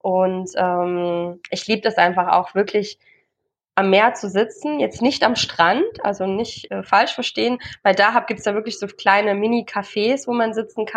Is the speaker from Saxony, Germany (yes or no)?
yes; Leipzig, Saxony, Germany; moved away; ich bin im Osten groß geworden. Leipzig zählt zu einer der unreligiösesten Orte auf der ganzen Welt. Welch Ironie, dass ich jetzt in einem doch islamisch geprägten Land lebe.